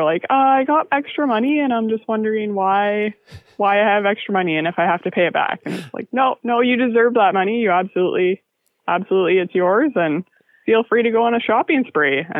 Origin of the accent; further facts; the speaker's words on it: Ontario, Canada; now in Flin Flon, Canada; I've been here since 99. I'm originally from Ontario, actually, but the North has always been my home.